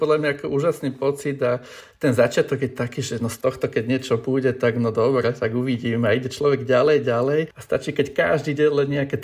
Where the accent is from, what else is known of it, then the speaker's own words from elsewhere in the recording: Bratislava, Bratislava Region, Slovakia; som z Bratislavy, ale bývam tak na samote, na záhori, v lese.